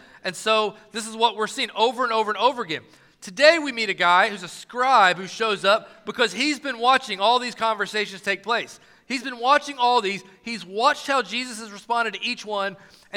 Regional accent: Knoxville, Tennessee, United States; I grew up in Knoxville, Tennessee. I'm a country guy.

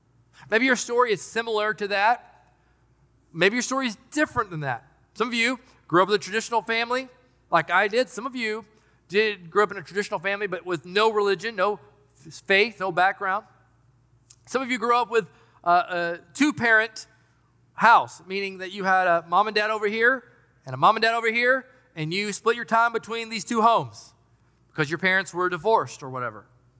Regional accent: Knoxville, Tennessee, United States; Now, my story is I'm from Knoxville, Tennessee. Grew up in a predominantly traditional home.

